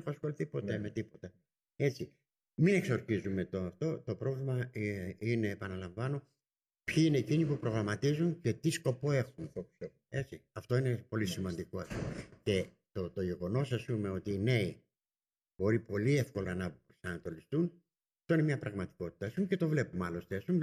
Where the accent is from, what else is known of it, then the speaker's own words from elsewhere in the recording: Syssarcha, Greece; now in Athens, Greece; δεν ένιωσα ποτέ Ηρακλειώτης, παρότι είμαι δημότης Ηρακλείου. Και στην Αθήνα 45 τόσα χρόνια ή παραπάνω και στον κόσμο δεν ένιωσα ποτέ Αθηναίος. Όταν με ρωτούσαν πάντα από πού είσαι, έλεγα από τα Σύσσαρχα.